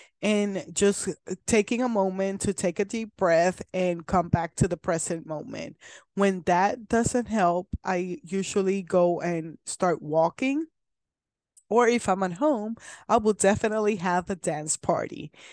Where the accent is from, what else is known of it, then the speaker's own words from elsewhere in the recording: Puerto Rico; now in Kansas, United States; I am originally from Puerto Rico, but I live in Kansas.